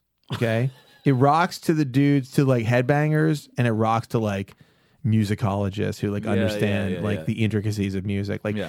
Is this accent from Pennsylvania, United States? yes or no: yes; Pittsburgh, Pennsylvania, United States; From Pittsburgh, PA, my hometown.